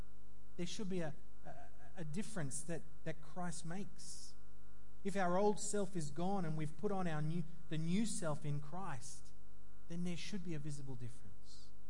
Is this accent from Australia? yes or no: yes; Australia; all of the freedoms that we enjoy as an Australian, all of the freedoms that we enjoy as Aussies